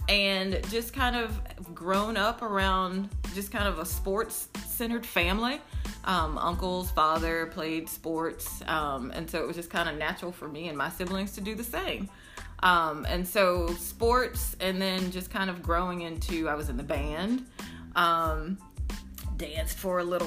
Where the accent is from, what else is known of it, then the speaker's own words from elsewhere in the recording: Alabama, United States; Again, growing up in Alabama, there's, you know, we don't have our pro teams.